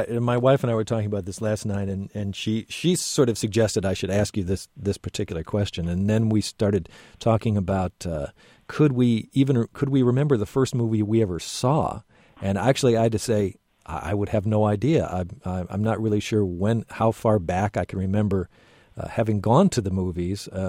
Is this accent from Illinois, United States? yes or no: yes; Chicago, Illinois, United States; when I grew up in the Chicago area and grew up watching WGN